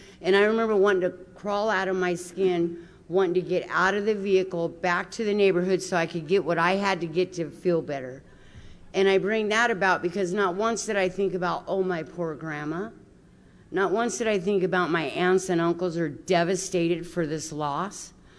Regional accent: Midway City, California, United States; Oh, I was raised in Midway City. It's a real small, unincorporated town over. There's like a post office and a friggin' fire department, and that's it. And you blink and you'll miss it. That's where I was raised at.

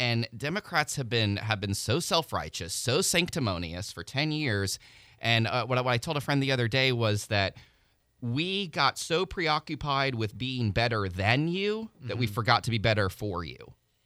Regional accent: Miami, Florida, United States; I grew up in Miami, and you're right, I am Jewish.

